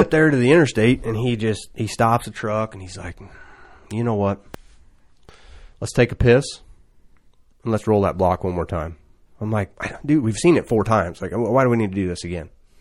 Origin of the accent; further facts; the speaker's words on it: Illinois, United States; I'm from Illinois.